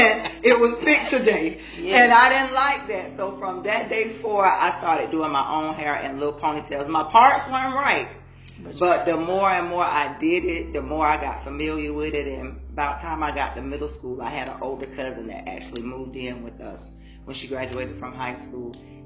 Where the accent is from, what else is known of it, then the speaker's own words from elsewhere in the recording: Tallahassee, Florida, United States; also born or lived in Polk County; I'm from Tallahassee, Florida, but originally from Polk County, but I was raised here in Tallahassee